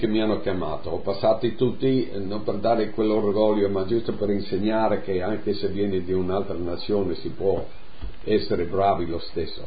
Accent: Friuli-Venezia Giulia, Italy; now in United States; sono contento che sono friulano, sono contento che sono di origine italiana, amo l'America

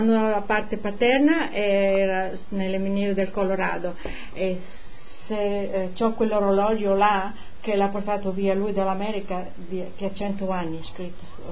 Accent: Frisanco, Friuli-Venezia Giulia, Italy; moved away; Vengo da Frisanco e sono partita, sono figlia unica, è stato duro lasciare i genitori

